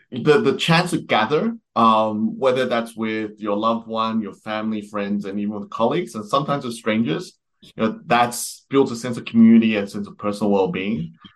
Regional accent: Australia; now in United Kingdom; So I moved here in 2019. I'm originally Australian.

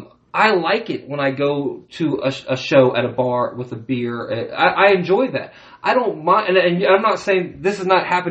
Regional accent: California, United States; But I am from California, and I am a progressive person.

